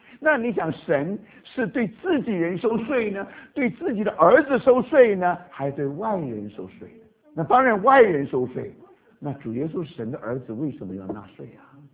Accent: China; 我们中国人有一句话说门都没有，你懂什么意思吗？

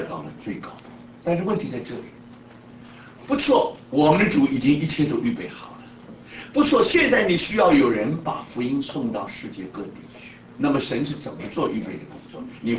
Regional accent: China; 当然我们中国人觉得用中文是最好。

